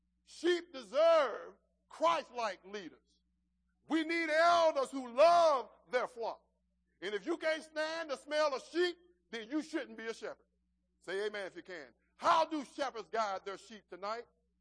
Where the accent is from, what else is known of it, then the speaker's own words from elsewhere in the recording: Arkansas, United States; I don't know if any of you have ever been to Arkansas. That's my home state.